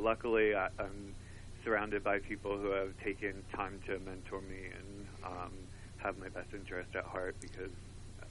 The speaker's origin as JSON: {"language": "English", "town": "Lumberton", "region": "New Jersey", "country": "United States", "said": "And then I'm originally from Lumberton, New Jersey, which is where I'm at today, calling from."}